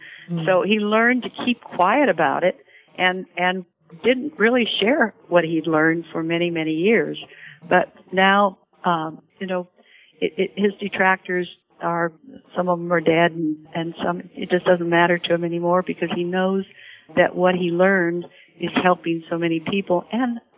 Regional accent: Salinas, California, United States; But I was raised in Salinas

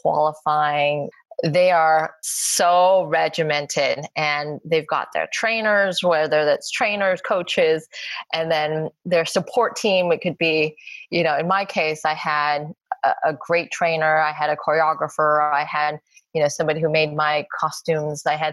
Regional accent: Los Angeles, California, United States; I'm born and raised.

